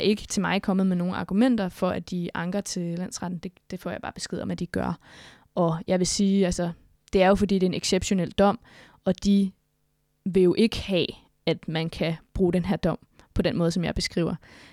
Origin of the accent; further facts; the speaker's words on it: Skælskør, Zealand, Denmark; Nu kommer jeg fra Skelskør, hvor der er et firma, der udleder en masse oliespildevand i havet.